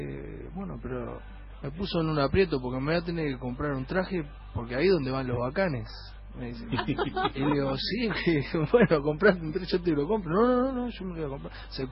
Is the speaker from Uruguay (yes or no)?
yes; Uruguay; Es como para un argentino tocar en el Colón, más o menos. O sea, es nuestro Colón